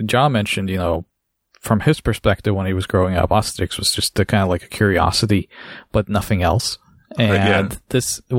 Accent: Norway; Cause like I grew up in Norway.

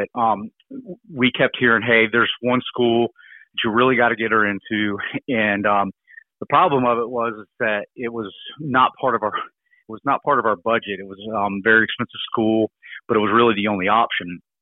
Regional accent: Atlanta, Georgia, United States; So, I'm originally from the Atlanta area along with my wife

